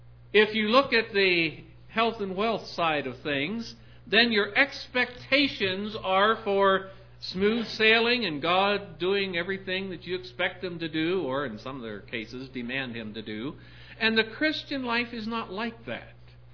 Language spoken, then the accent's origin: English; Appalachia, United States; I know that growing up in the Appalachian poverty area, by today's standards especially, we would have been considered extremely poor.